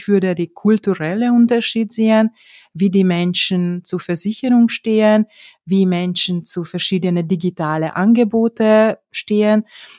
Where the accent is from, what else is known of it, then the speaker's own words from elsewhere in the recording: Hungary; German is a second language; now in Austria; Genau, also ich komme ursprünglich aus Ungarn